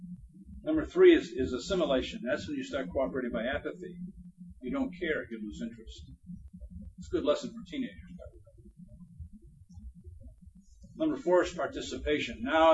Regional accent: Toledo, Ohio, United States; We grew up together in Toledo.

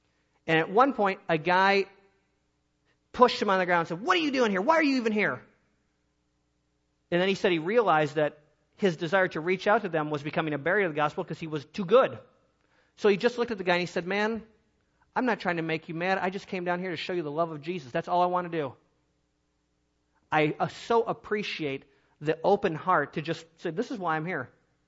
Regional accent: Michigan, United States; I was born and raised in Michigan.

